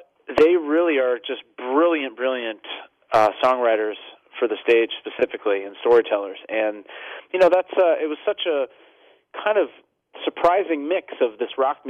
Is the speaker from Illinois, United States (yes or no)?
no; New York, United States; So yeah, I grew up in New York and I went to Ithaca